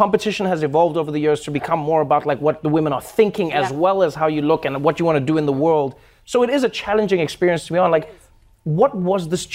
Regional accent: South Africa; I was proud as a South African.

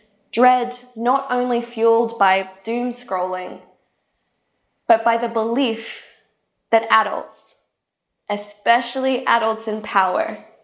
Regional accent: Queensland, Australia; I grew up in Australia's tropical North Queensland, fishing frogs from the toilet and dodging snakes that hung from the ceiling, wetting down old sea turtles stranded at low tide outside our house.

